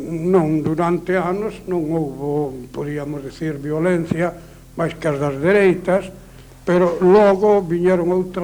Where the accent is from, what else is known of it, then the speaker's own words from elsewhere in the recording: Galicia, Spain; moved away as an adult; eu me trasladei a París, e como bon galego, o camiño da América era inevitable